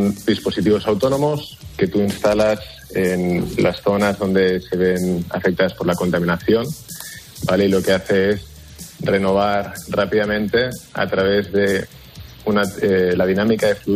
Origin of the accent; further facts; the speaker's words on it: Barcelona, Catalonia, Spain; En mi familia somos muy deportistas y somos de Barcelona